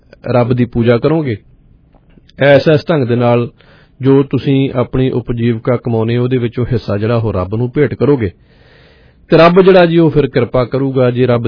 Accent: Bhetan, Punjab, India; ਅਸੀਂ ਨਿੱਕੇ ਨਿੱਕੇ ਹੁੰਦੇ ਸੀ ਉਦੋਂ ਤੇ ਸਾਡਾ ਪਿੰਡ ਭੇਟਾਂ ਤੇ ਨਾਲ ਬਲੇਰ ਖਾਨਪੁਰ ਤੇ ਉੱਥੇ ਉਹ ਪਿੰਡਾਂ ਦੇ ਵਿੱਚ ਨਾ ਆਉਂਦੇ ਹੁੰਦੇ ਸੀਗੇ

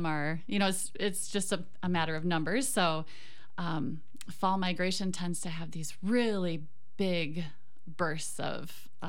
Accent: Madison, Wisconsin, United States; You know, I'm from Madison, where we have more prairie habitat and big lakes.

